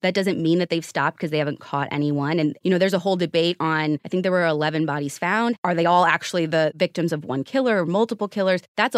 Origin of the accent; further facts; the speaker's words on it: Midwest, United States; moved away; also born or lived in Arizona; I grew up in the Midwest in an area that was like overcast all the time. And I ended up moving to Arizona